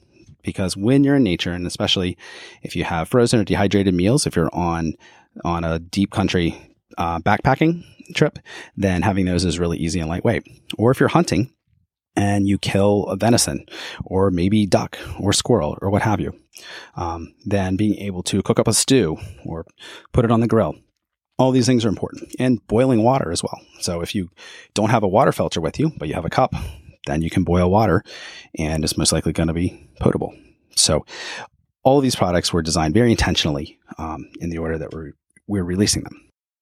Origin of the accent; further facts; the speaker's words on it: Kentucky, United States; Growing up in Kentucky, the Gasper River was a waterway that myself and my brother spent a lot of time on as junior high and high school, and even in college.